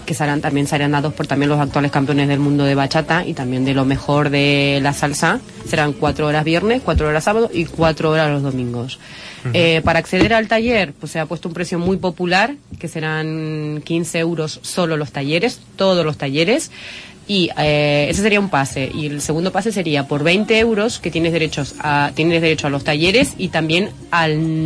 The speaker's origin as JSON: {"language": "Spanish", "country": "Argentina", "said": "Bueno, yo soy latinoamericana, soy argentina"}